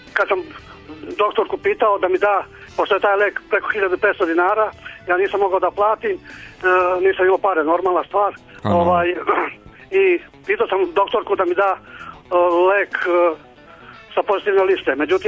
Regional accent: Jagodina, Šumadija and Western Serbia, Serbia; ja sam iz Jagodine.

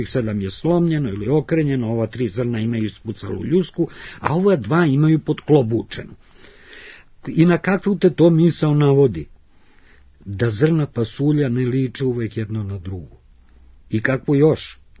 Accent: Belgrade, Serbia; na to sam kao Beograđanin ponosan.

